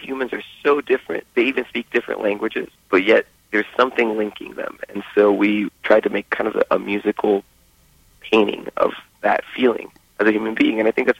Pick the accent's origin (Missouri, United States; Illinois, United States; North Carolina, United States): Missouri, United States; Kansas City; also born or lived in Panama; and then the bass player and I are brothers, and we're from Panama. But we all ended up growing up in Kansas City.